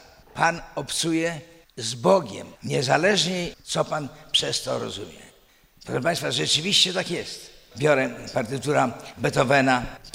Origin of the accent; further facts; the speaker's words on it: Białystok, Podlaskie Voivodeship, Poland; ja jestem białostoczaninem